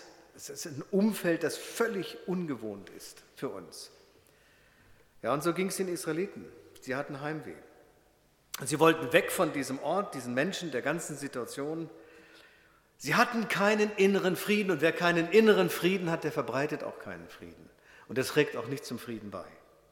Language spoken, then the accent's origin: German; Hanover, Lower Saxony, Germany; Ich bin gebürtiger Norddeutscher, das ist ein gewisser Makel. Ich komme aus Hannover, ich spreche Hochdeutsch. Ich bin aber schwäbisch sozialisiert und inkulturiert, nur mit Sprache, da hapert es noch ein bisschen.